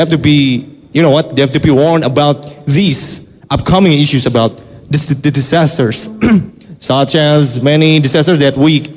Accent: Jepara, Central Java, Indonesia; English is a second language; I am from Jepara.

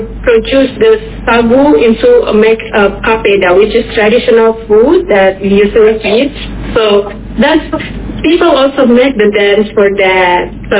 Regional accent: Sulawesi, Indonesia; now in Papua, Indonesia; in Papua, I'm originally from Sulawesi. Sadly, my grandfather or grandma, they never teach us how to speak in our language.

